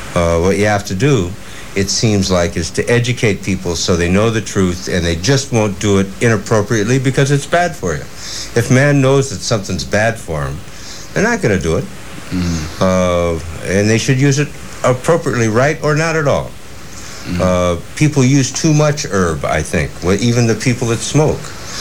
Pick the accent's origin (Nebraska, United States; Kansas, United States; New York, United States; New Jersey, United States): Nebraska, United States; I love people from Nebraska, my home state.